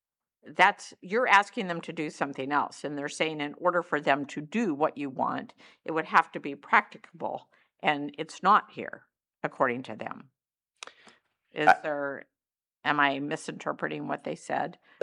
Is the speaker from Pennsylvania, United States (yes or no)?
no; California, United States; I come from the Central Valley in California, and there's a lot of water disputes there.